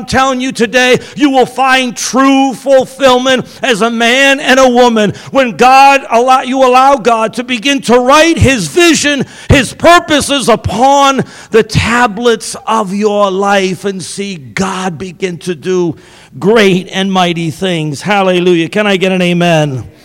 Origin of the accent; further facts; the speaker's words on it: Massachusetts, United States; So in 1977, I'm from Massachusetts, and I had enrolled at Eastern Nazarene College in South Boston, in a city called Quincy, Mass.